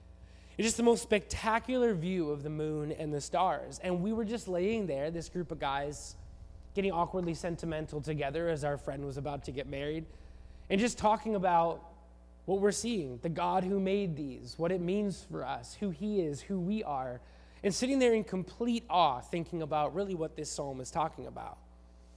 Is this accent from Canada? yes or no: yes; Vancouver, British Columbia, Canada; See, I grew up here. I grew up in Greater Vancouver, and I grew up completely taking the beauty of this region for granted.